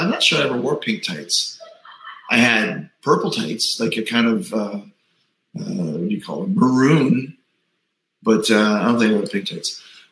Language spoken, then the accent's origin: English; Winnipeg, Manitoba, Canada; I'm from Winnipeg.